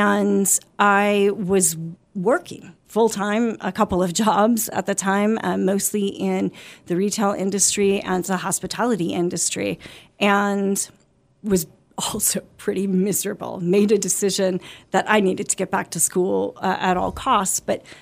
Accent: Milwaukee, Wisconsin, United States; moved away; So born in Milwaukee, Wisconsin, and lived in Wisconsin until the mid-90s.

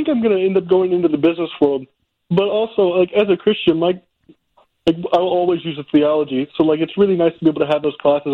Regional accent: Kentucky, United States; my dad was a pastor in a church where I grew up in Kentucky.

